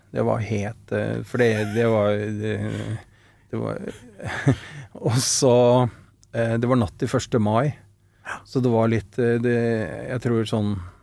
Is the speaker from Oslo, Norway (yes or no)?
yes; Oslo, Norway; Født og oppvokst ved Sankt Hanshaugen, Frimannsgate, og bor der fortsatt, så jeg er skikkelig sånn. Bli utilpass hvis det er mer trær enn på Sankt Hanshaugen. Jeg liker meg veldig godt i sentrum.